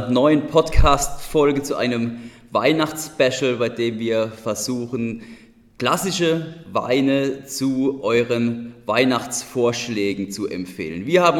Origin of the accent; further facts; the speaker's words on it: Hesse, Germany; accent: Odenwald dialect; Ich mit meinem Odenwälder Dialekt